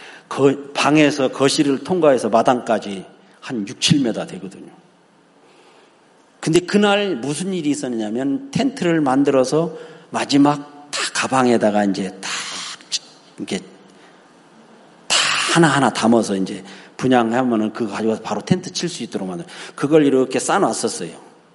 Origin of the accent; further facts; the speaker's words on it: Daejeon, South Korea; 제가 고향이 대전이 아주 토백인데, 충청도 토백에.